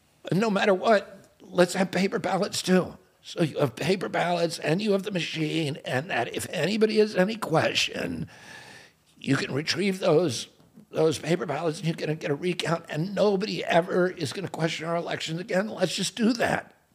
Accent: Virginia, United States; born there; also born or lived in Alabama / South Dakota; I was born in Virginia. I lived 2 years in Alabama. I lived a year in rural South Dakota.

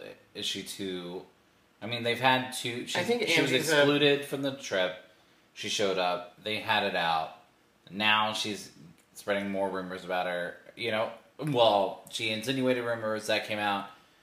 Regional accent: Southeast, United States; And I'm from the Southeast.

